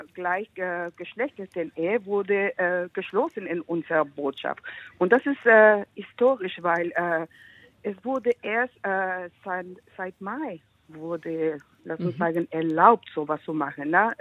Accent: Mexico; now in Germany; Ich komme aus Mexiko, ich bin Korrespondentin hier in Deutschland, einer mexikanischen Zeitung, aber ich bin in Wolfsburg, in Berlin bin ich oft

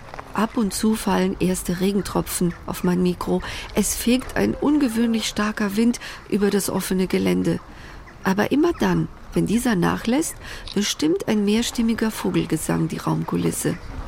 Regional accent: Greece; werde ich als Griechin besonders hellhörig.

